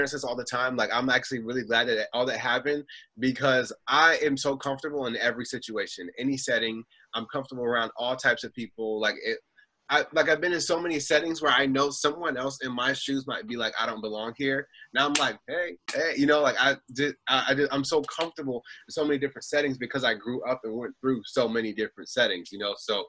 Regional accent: Virginia Beach, Virginia, United States; So I grew up in Virginia Beach. I'm still in Virginia Beach

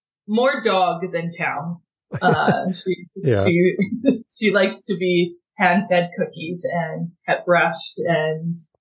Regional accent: Canada; accent: Canadian; I am in Alberta, Canada. If you can't tell, we're Canadian accents a little different.

